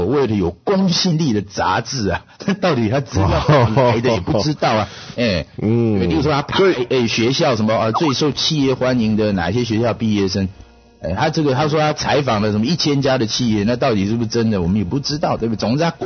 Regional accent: Taiwan; 我们台湾人怎么插好插嘴呢？

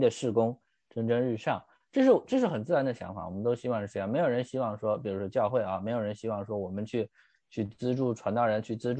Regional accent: Shanxi, China; 我山西人嘛

